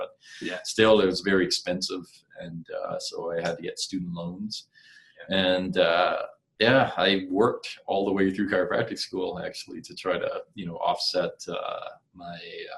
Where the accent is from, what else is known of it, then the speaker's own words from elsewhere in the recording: Nova Scotia, Canada; also born or lived in British Columbia; at the time I was living in BC, British Columbia, and I was born and raised in Nova Scotia.